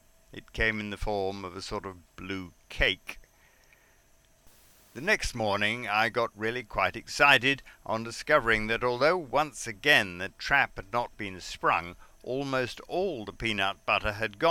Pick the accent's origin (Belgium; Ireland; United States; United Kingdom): United Kingdom; England; now in Colombia; It's just as well that I learned early on to say, "I'm English." It explains a lot over here.